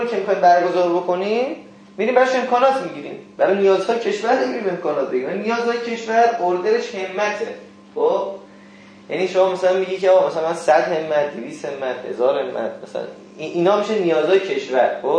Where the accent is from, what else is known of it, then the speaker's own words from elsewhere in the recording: Kermanshah, Iran; یعنی مثلا استاندار همین استان خود ما که ما مثلا کرمانشاهی هستیم